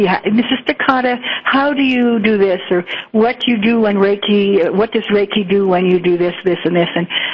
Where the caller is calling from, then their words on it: Costa Rica; I'm calling from Costa Rica, and our phone systems have been down